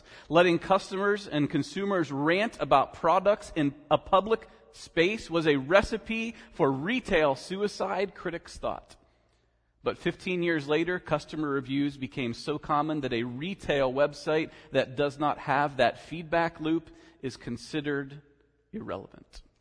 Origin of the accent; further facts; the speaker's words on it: Winona, Ohio, United States; I grew up in Winona, Ohio, home of probably more cows than people, with a single stop sign intersection, right?